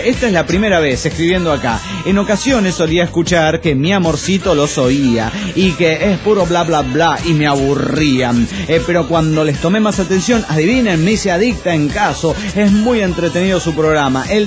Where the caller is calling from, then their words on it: Medellín, Antioquia, Colombia; de Medellín, Colombia.